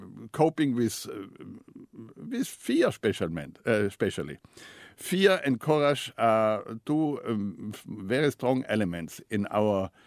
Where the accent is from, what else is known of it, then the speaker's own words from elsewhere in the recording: Trentino-Alto Adige, Italy; I grew up in the Dolomites, in one of the most beautiful groups of the Dolomites, in the Geislerspitzen, in German. In Italian, because it's an Italian-German community there. I am part of the German-speaking Italian north of Italy, of South Tyrol.